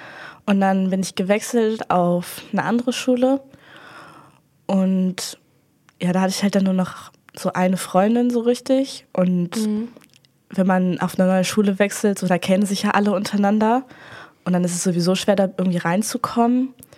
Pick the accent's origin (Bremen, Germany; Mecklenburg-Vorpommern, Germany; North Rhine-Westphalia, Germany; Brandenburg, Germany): Bremen, Germany; ich war vorher auf einem Gymnasium bei uns in Bremen.